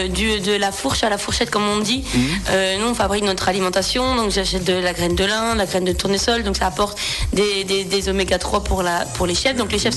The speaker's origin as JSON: {"language": "French", "town": "Auxerre", "region": "Bourgogne-Franche-Comté", "country": "France", "said": "Et donc, je suis originaire de Auxerre."}